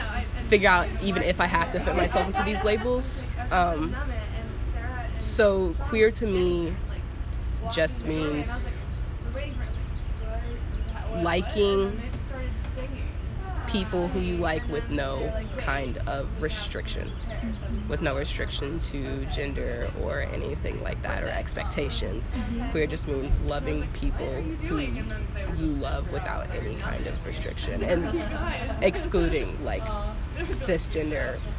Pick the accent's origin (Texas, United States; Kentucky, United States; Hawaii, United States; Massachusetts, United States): Kentucky, United States; as a woman who is, I guess, technically from the South, because I'm from Kentucky